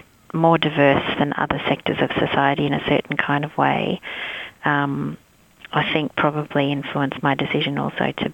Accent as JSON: {"language": "English", "country": "Australia", "tie": "born or raised there", "said": "So when I was growing up in Australia, it would never be unremarked upon that I was not in quotation marks Australian."}